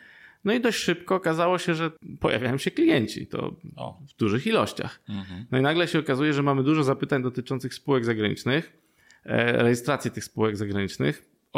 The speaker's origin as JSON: {"language": "Polish", "town": "Łódź", "region": "Łódź Voivodeship", "country": "Poland", "tie": "born or raised there", "said": "Urodziłem się w Łodzi i tutaj mam już tyle związków z tym miastem"}